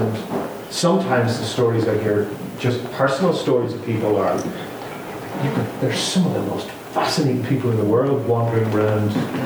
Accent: Northern Ireland, United Kingdom; I'm from Northern Ireland, where I worked for almost 30 years now in peace and reconciliation work in Northern Ireland

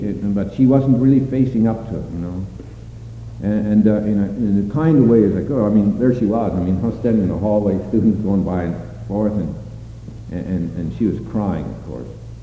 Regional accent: Richland, Washington, United States; I'm from Richland, Washington.

